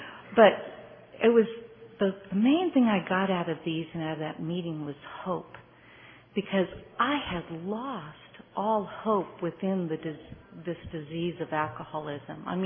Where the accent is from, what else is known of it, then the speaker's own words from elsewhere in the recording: Wichita, Kansas, United States; And I'm from Wichita, Kansas. My home group is the First Tradition Group in Wichita